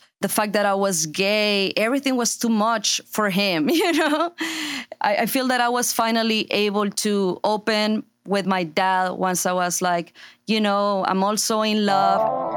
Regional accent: Monterrey, Nuevo León, Mexico; I'm from Monterrey, Mexico, and I do hip-hop in Spanish. I started doing music in my hometown, Monterrey, Mexico, which has been one of the biggest cities for music in Mexico and also primarily for hip-hop.

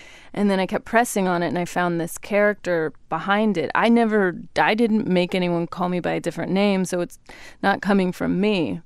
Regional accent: Sacramento, California, United States; in Sacramento, California, which is my hometown, which I love very much.

